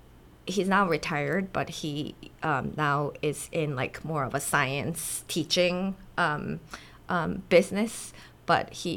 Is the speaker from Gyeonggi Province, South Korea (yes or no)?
no; Ulsan, South Korea; I was born in Ulsan, which is close to Busan, which is south of Korea.